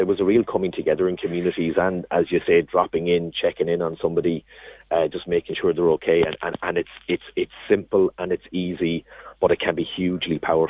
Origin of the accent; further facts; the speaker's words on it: Ireland; We did a bit of research a few years ago where actually, as Irish people, we're terrible at giving and receiving compliments.